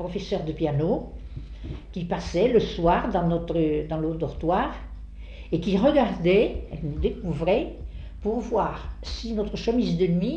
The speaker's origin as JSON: {"language": "French", "town": "Cahuzac", "region": "Occitanie", "country": "France", "tie": "born or raised there", "said": "Écoutez, moi j'ai été élevée à Cahuzac"}